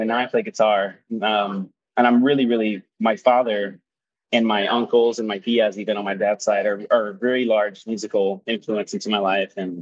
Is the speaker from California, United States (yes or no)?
no; Texas, United States; 15-minute drive from the border of Mexico, is truly, truly a beautiful place, wonderful people, and yeah, my hometown.